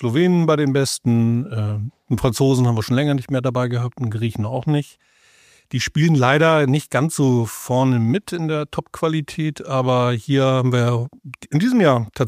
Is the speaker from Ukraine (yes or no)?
no; Hamburg, Germany; Miguel und ich, wir kommen hier aus Hamburg